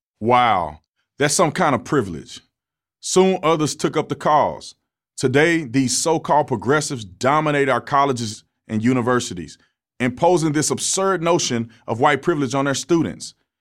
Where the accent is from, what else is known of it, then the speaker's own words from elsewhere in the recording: United States; I'm an American who deal with my fellow Americans one-on-one.